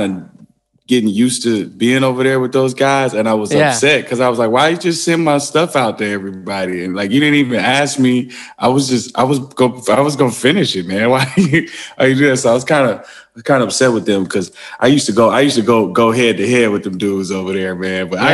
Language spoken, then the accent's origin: English; Wisconsin, United States; born there; also born or lived in Wyoming / Arkansas / Atlanta / Memphis; I lived all over the place. Like I was born in Wisconsin, then I moved to Wyoming, then Arkansas, then Atlanta, then Memphis, then Michigan.